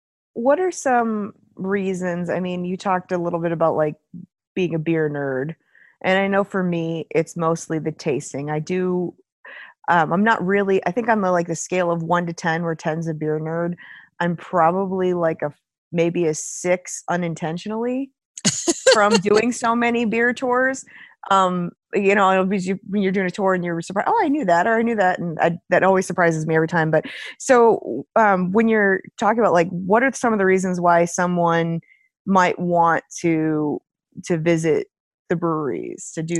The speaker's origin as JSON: {"language": "English", "region": "Wisconsin", "country": "United States", "lives_now": "Washington, United States", "said": "I'm from Wisconsin, so I know I'm always going to think anywhere in Wisconsin is where I would go for beer"}